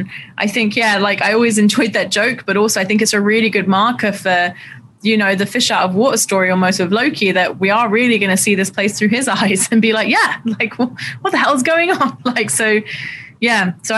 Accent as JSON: {"language": "English", "region": "London", "country": "United Kingdom", "tie": "born or raised there", "said": "I mean, I grew up in Southeast London, which is like, there's a lot of brutalist kind of architecture around there."}